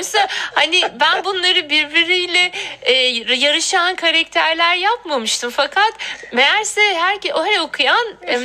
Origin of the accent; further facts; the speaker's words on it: Adana, Turkey; also born or lived in Ankara; Evet, ben Adana'da doğdum, büyüdüm. Liseyi bitirene kadar neredeyse Adana'daydım. Çünkü ilkokulu da Ankara'da bitirdim.